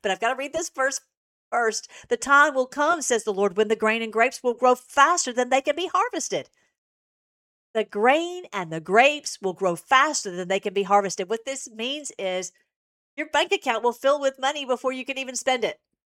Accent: United States; I was raised in America. I need to be an American. I need to fight for America.

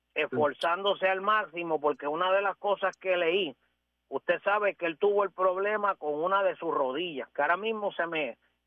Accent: Puerto Rico; el equipo que más me simpatiza como boricua son los Mets de Nueva York

